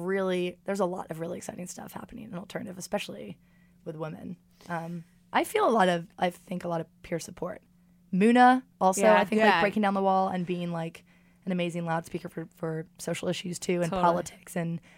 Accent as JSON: {"language": "English", "region": "New York", "country": "United States", "said": "I got no beef with LA. I'm just a New Yorker."}